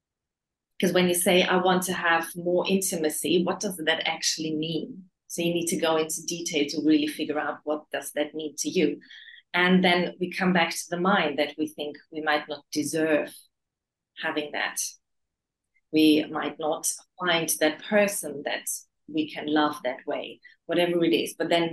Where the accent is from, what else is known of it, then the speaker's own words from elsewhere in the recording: Germany; I know it's growing up in Germany, it was all about your house, your car, your career.